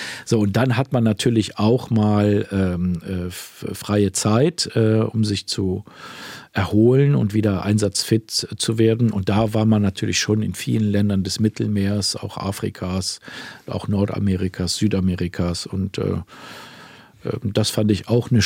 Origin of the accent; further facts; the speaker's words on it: North Rhine-Westphalia, Germany; Ich komme aus der Gegend von Aachen.